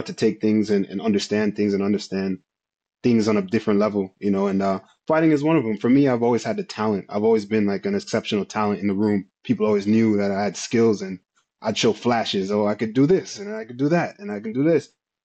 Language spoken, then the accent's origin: English; Jamaica; especially growing up in Jamaica